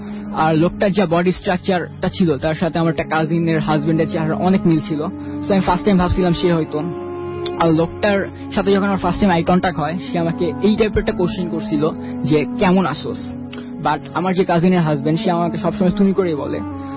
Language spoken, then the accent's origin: Bangla; Mirpur, Dhaka Division, Bangladesh; High listeners … আমি এসেছি মিরপুর থেকে।